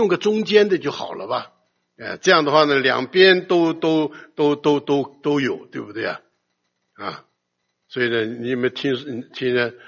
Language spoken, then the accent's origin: Chinese; China; 我想今天这个我们中国人呢最喜欢讲中庸之道啊